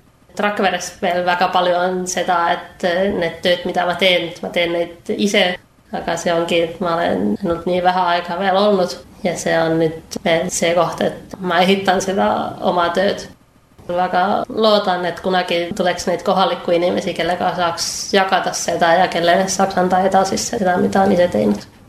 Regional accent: Kouvola, Kymenlaakso, Finland; Ma olin väga aktiivselt käinud oma koguduse noortetöös Kouvolas, kus ma olen pärit.

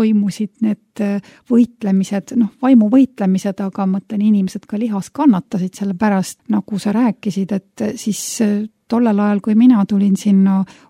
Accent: Viljandi, Viljandi County, Estonia; mina olen pärit Viljandist ja sattusin aastal 1991 Viljandi elusõnasse.

